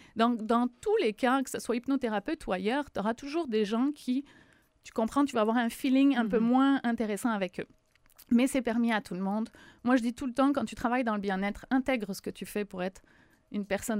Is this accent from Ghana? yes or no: no; France; moved away as an adult; now in Quebec, Canada; certains vont l'entendre à mon accent, je suis française, ça fait 16 ans que je suis au Québec.